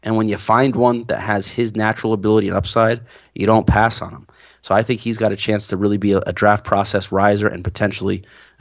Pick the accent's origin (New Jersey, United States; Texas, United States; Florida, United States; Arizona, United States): New Jersey, United States; accent: Jersey; I don't want my Jersey accent to kind of butcher it here